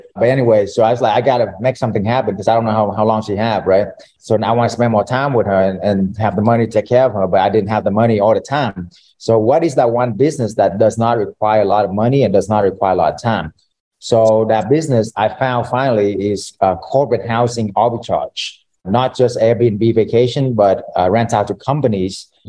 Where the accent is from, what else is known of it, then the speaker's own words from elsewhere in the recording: Charleston, South Carolina, United States; now in Dallas, United States; So I'm actually was from Charleston, South Carolina.